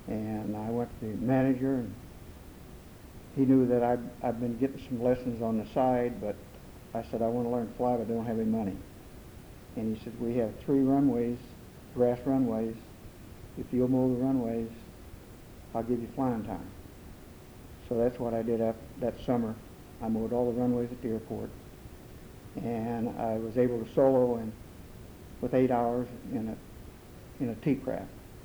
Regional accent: Bloomington, United States; Well, I was born in Bloomington. In fact, I was born at the farmhouse. And I was born February 15, 1942. And, of course, lived on the farm growing up, going to high school.

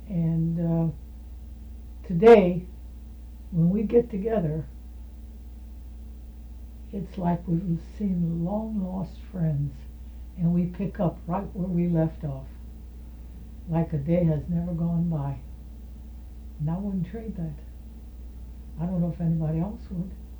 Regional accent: Lincoln Place, United States; born there; And I was against my son buying a home in Lincoln Place because he was not born and raised in Lincoln Place. But there was something about it that he liked. And I don't know if it was stories I used to say or what. Now you got to remember, I was born there in 24.

